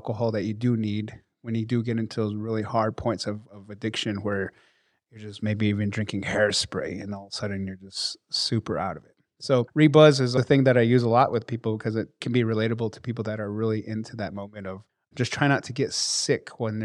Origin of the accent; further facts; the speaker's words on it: Navajo Nation, United States; I come from the Cheska Mountains on Navajo Nation.